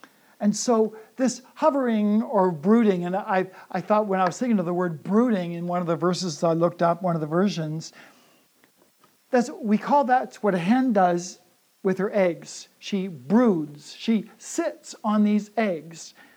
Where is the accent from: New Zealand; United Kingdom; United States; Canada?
Canada; our neighbors next door, when I was growing up in Canada